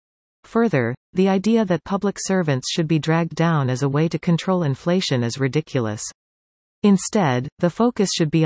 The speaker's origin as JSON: {"language": "English", "region": "Ontario", "country": "Canada", "tie": "born or raised there", "lives_now": "Ottawa, Canada", "said": "I live in Ottawa, but born and raised in the Bay with a cottage on Nipis"}